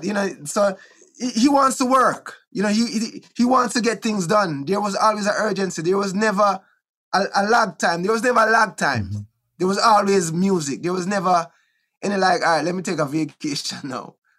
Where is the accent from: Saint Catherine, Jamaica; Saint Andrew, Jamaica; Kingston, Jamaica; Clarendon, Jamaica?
Kingston, Jamaica; Trenchtown; also born or lived in Wilmington, United States; So Trenchtown, right? Trenchtown. I was born in Trenchtown. We grew up in Trenchtown a little bit.